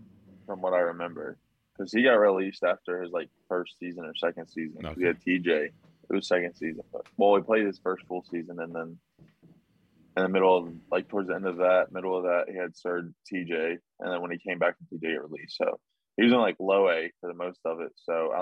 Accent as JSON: {"language": "English", "region": "North Carolina", "country": "United States", "said": "I'm like from North Carolina, but down east Wood Ducks is literally like the middle of nowhere."}